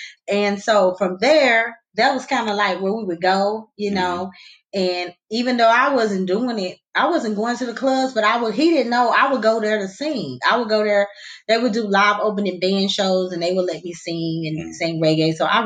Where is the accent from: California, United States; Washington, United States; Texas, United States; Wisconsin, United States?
Texas, United States; my husband being from New York and I'm being from Texas.